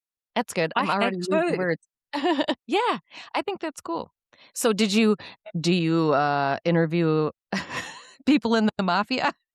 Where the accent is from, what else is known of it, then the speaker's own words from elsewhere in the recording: Michigan, United States; like I'm from Michigan, which I don't know if you know anywhere like U.S.